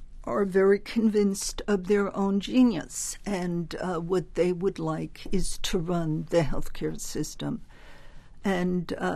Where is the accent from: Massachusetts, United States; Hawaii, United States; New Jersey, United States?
Massachusetts, United States; My home state.